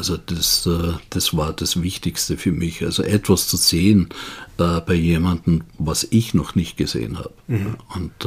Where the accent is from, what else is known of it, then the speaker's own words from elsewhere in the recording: Austria; also born or lived in United States; Ich bin ja Österreicher und Amerikaner